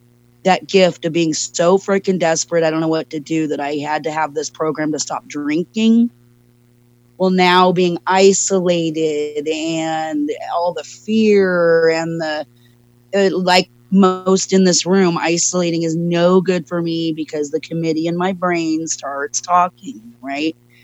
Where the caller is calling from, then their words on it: Lake Tahoe, California, United States; I'm an alcoholic, and I am calling from Lake Tahoe in Northern California, United States.